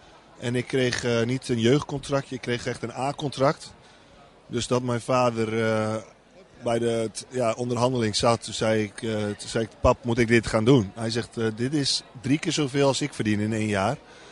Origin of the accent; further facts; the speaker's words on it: Emmeloord, Flevoland, Netherlands; Geboren en getogen in Emmeloord. Mijn ouders waren verhuisd van Urk naar Emmeloord. Mijn broer is nog wel geboren op Urk.